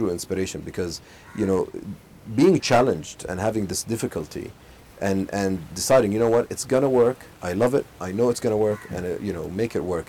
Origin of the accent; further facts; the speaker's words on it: Khobar, Eastern Province, Saudi Arabia; But yes, I grew up in Saudi Arabia. I grew up in Al Khubar. Went to school there. Went to university there.